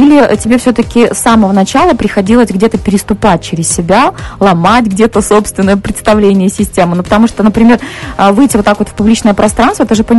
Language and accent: Russian; Belarus; когда училась в Москве, в группе была единственная белоруска, все остальные были россияне